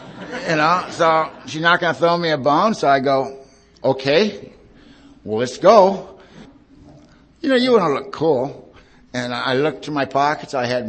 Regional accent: California, United States; You know, I'm from Southern California. That ain't no big deal, you know.

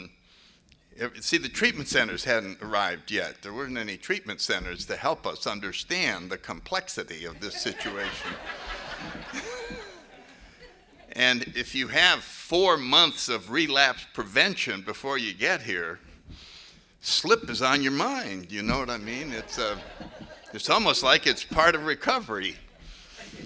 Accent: New Haven, Connecticut, United States; So anyway, I grew up in New Haven, Connecticut. I was born in 1931, so in a little while I'll be 80.

